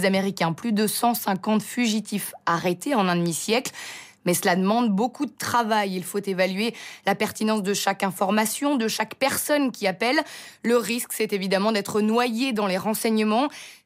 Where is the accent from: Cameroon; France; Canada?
France; Chez nous, en France, le cadre légal existe depuis 1995.